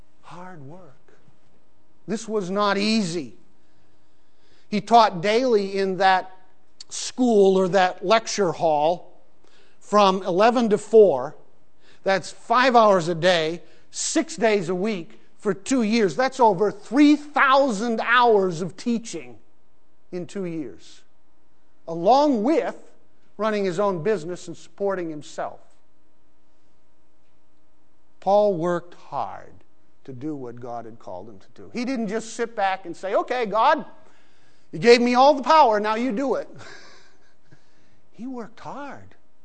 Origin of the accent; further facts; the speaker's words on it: Pakistan; When I grew up in Pakistan, everything closes down about 11 o'clock in the morning and doesn't reopen until 4 or 5 in the afternoon.